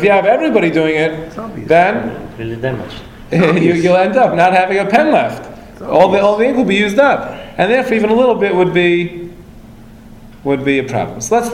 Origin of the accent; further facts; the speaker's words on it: Brooklyn, New York, United States; I remember when I grew up on Avenue J in Flatbush